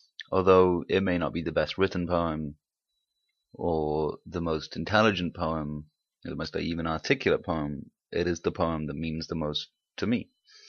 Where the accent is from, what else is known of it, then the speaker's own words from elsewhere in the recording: Wales, United Kingdom; So I grew up in Wales, and every year in my primary school we would have an Eisteddfod